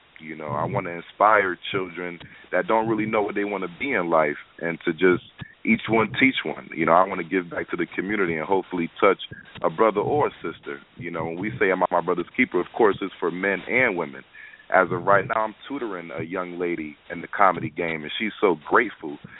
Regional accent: Hartford, Connecticut, United States; So I grew up in Hartford, Connecticut. You know, it's a.k.a. also known as Homicide Hartford.

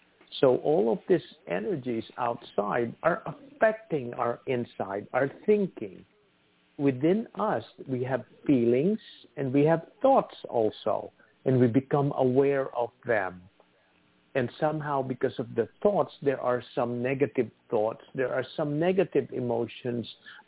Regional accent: New York, United States; Listen, we're here, we're in the East Coast. We were hit, we're from New York and New Jersey area

